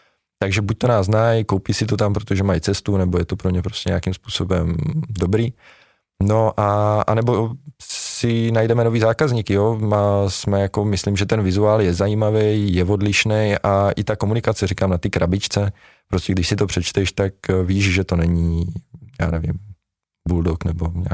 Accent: Třebíč, Vysočina Region, Czechia; ale není jako podporu poskytujeme my jako Češi z Třebíče

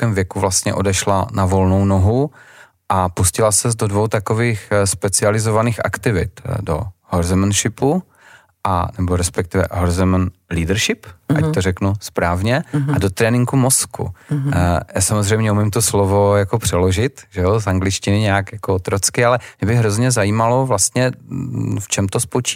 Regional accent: Moravia, Czechia; jak se u nás na Moravě říká

